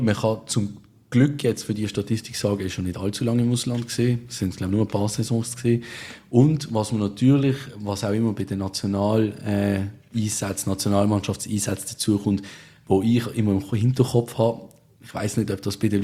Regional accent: Switzerland; bei uns in der Schweiz.

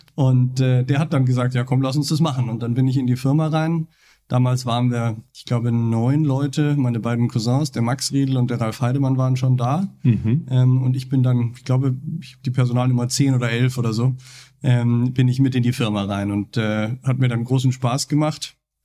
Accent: Munich, Bavaria, Germany; Ich bin in München geboren, bin auch hier aufgewachsen, war dann hier auf dem Gymnasium

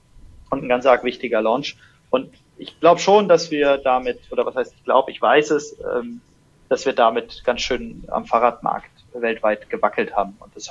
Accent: Germany; born there; ich bin tatsächlich in der Nähe von Bremen geboren und wir sind dann als Kind relativ viel umgezogen und deswegen habe ich eigentlich nicht diese Basis, wo sich irgendwie ein Akzent tief gefestigt hätte.

